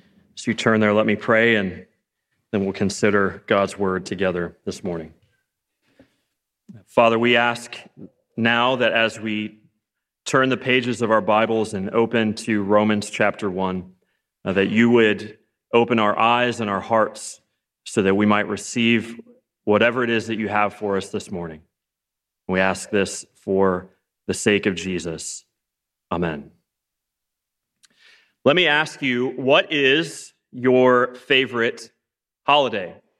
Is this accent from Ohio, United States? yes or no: yes; Ohio, United States; I very fondly remember growing up in Northeast Ohio every Christmas